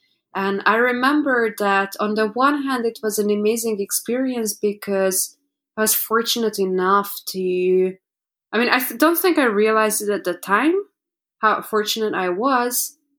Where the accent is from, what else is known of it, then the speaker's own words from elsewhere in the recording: Hungary; moved away as an adult; also born or lived in Paris; I was born and raised in Hungary, and when I was 18, I got into fashion modeling. I moved to Paris